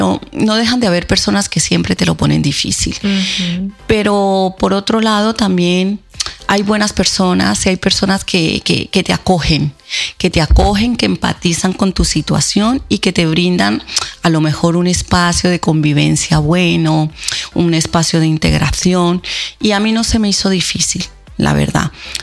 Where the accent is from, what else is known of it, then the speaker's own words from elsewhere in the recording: Colombia; me hice amiga de un par de chicas que eran de Pereira y de Tuluá, cercanas a mi tierra